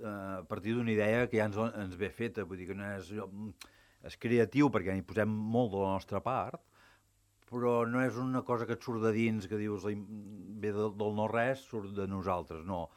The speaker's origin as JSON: {"language": "Catalan", "town": "Batet", "region": "Catalonia", "country": "Spain", "said": "jo amb batolles m'estimo perquè sóc de Batet"}